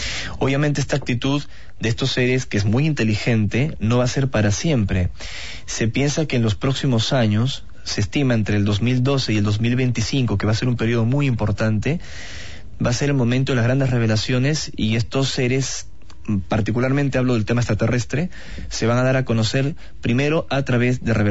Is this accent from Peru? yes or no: yes; Peru; en el Titicaca o en el Cusco, en mi país, en el Perú